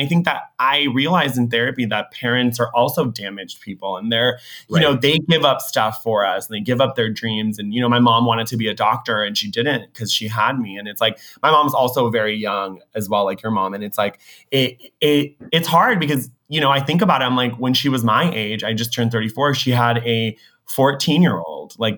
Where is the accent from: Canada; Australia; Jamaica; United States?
United States; California; I know that like you, I would also do that growing up in Orange County.